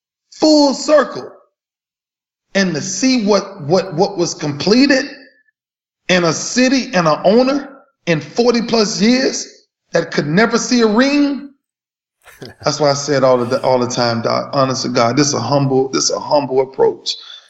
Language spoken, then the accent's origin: English; Lakeland, Florida, United States; I'm going to go back and do something in my hometown, Lakeland.